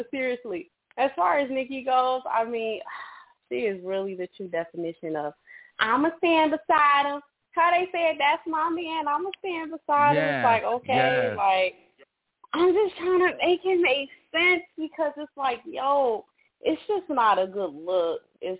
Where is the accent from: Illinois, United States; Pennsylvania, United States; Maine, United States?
Illinois, United States; Chicago; Like, I'm from Chicago, and I love